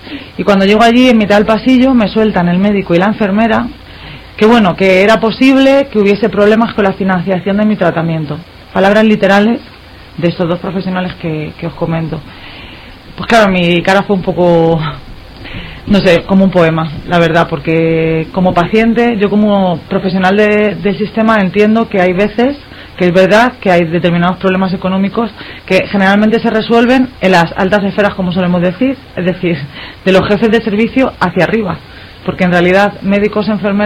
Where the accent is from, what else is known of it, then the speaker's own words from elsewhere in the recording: Rivas, Community of Madrid, Spain; tengo 29. Como sabe mucha gente aquí en el barrio, porque yo soy de Rivas de toda la vida